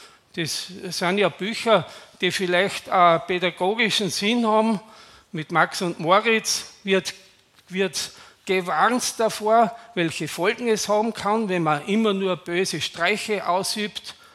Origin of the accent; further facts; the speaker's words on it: Graz, Styria, Austria; Ich bin ja in Graz aufgewachsen und einige von euch waren ja schon in Graz und wissen auch, in welcher Straße ich aufgewachsen bin. In der Sporgasse heißt die, die direkt zum Schlossberg hochführt.